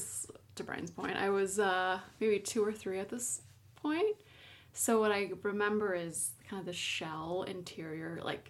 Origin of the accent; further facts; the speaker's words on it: Poland; English is a second language; It is I, the woman who hails from Eastern Europe.